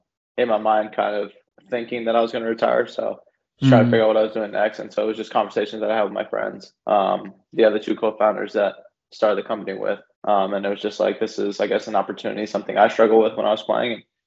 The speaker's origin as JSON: {"language": "English", "region": "Texas", "country": "United States", "tie": "born or raised there", "said": "Yeah, so I was born in Texas in the U.S."}